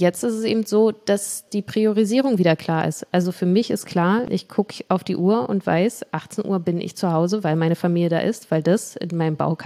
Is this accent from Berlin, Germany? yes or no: yes; Berlin, Germany; in meinem gewohnten Umfeld, in meiner Heimat, in Berlin und in Marzahn. Also ich grenze das wirklich sehr stark ein und bin sehr heimatbezogen.